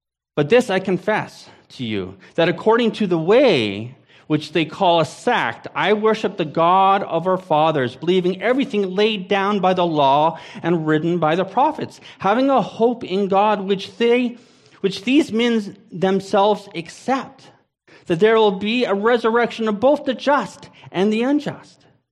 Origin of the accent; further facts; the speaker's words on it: Canada; I'm Canadian. I don't get goosebumps.